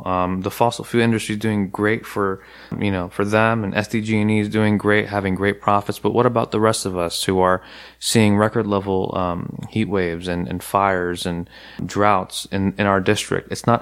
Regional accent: United States; I'm an American. I was born here. I love my district.

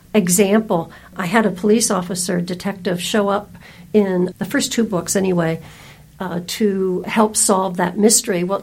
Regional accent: East Coast, United States; moved away as an adult; now in California, United States; And I came from the East Coast and got married and moved to California.

